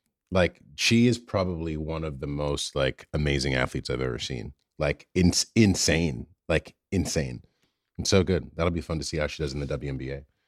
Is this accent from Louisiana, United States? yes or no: no; New York, United States; but then as a New Yorker, the convenience of the audiobook for the commute